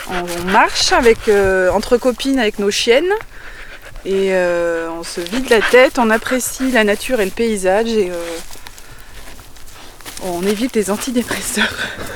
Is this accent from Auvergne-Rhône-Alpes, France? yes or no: yes; Le Puy-en-Velay, Auvergne-Rhône-Alpes, France; Parce que c'est un chemin qui part de chez nous, on est du Puy-en-Velay, et on aime marcher